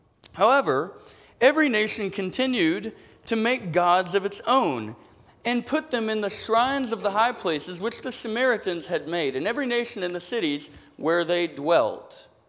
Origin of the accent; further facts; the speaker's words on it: Kentucky, United States; I am from Kentucky. I bring you greetings from the churches in Kentucky.